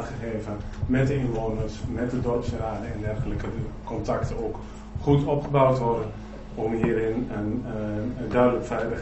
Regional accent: Borne, Overijssel, Netherlands; u hoort het misschien met de tongval waar ik mee praat. Ik kom uit Borne, heel toevallig.

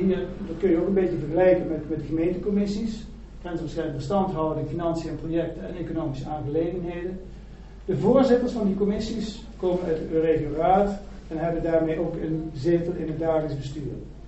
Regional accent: Netherlands; die we als Nederlanders dan zouden moeten gaan betalen als we gebruik maken van de Duitse autowegen.

